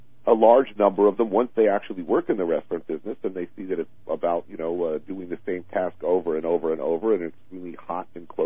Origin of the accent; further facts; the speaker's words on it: New York, United States; I mean, I'm a New Yorker. I look at the Statue of Liberty all the time.